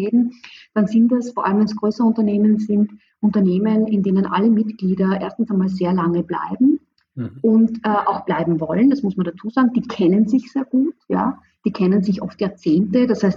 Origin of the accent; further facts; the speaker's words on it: Graz, Styria, Austria; ich bin ursprünglich aus Graz und habe aber einen iranischen Namen, wie ihr vielleicht bemerkt habt, weil mein Vater aus dem Iran stammte.